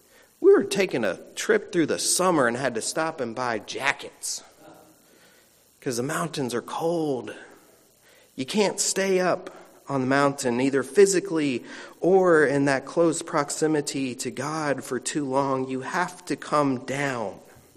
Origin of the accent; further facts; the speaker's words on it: Florida, United States; I'm from Florida. Did y'all know that? We don't have mountains where I'm from.